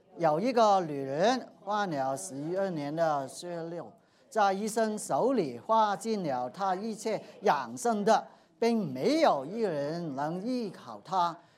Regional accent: Hong Kong; now in United States; 虽然我从香港过来

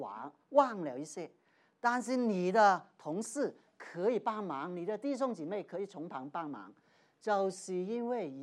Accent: Hong Kong; moved away; 我以前在香港，我从香港过来的

